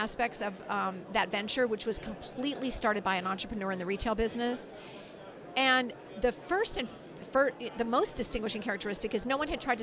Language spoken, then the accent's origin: English; Alaska, United States; I, right out of college, went to work for my U.S. senator from Alaska, which mm-hmm. is my home state.